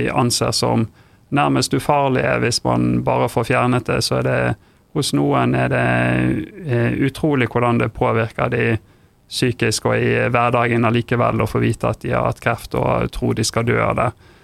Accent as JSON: {"language": "Norwegian", "town": "Bergen", "region": "Vestland", "country": "Norway", "tie": "born or raised there", "also_born_or_lived": "Tromsø", "said": "Jeg er oppvokst i Bergen"}